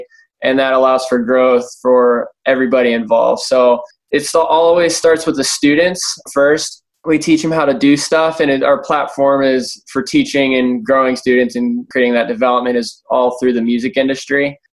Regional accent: Cincinnati, Ohio, United States; now in Chattanooga, United States; I'm not from Chattanooga. I'm from Cincinnati, Ohio. Ended up moving here for college and stuff.

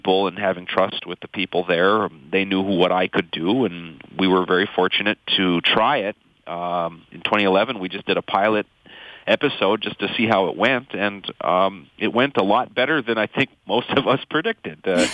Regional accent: Minnesota, United States; I grew up on the Iron Range, and I grew up in a trailer house on a family-owned junkyard.

